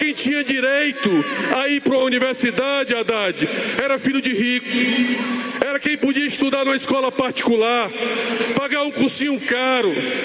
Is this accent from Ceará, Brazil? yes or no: yes; Ceará, Brazil; Eu sou cearense